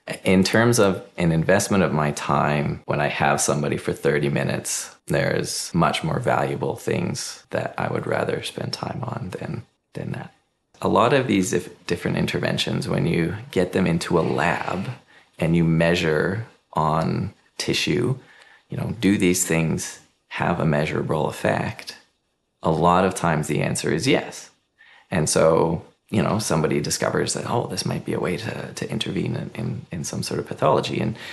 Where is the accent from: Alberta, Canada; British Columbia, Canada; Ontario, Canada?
British Columbia, Canada; Kelowna; also born or lived in Australia; now in Salmon Arm, Canada; I grew up in Kelowna and then moved to Australia and then came back, started up my clinic here.